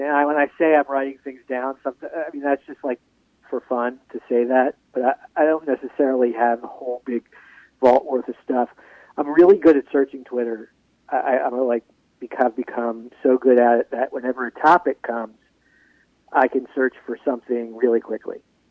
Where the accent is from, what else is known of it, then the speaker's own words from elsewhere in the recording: Miami, Florida, United States; I grew up in South Florida in Miami, but my father was always a Gator.